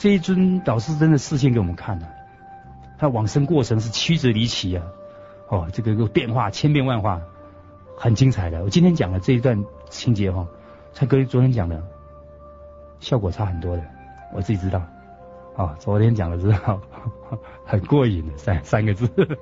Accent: Guangdong, China; 识听唔识讲，我系广东人啊，但是识听唔识讲，我听得懂。

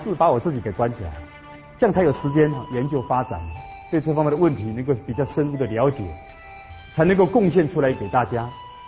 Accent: China; 我们中国人喜欢简单，哦，佛陀简称佛，哦，但他干单哈，中国人不喜欢讲太多的，废话，就喜欢简单明了，就叫佛。

